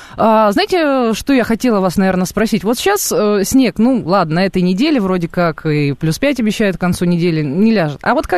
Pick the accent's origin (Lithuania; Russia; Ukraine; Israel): Russia; Kurgan, Kurgan Oblast; Мы все уральские и зауральские, я же сама из Кургана.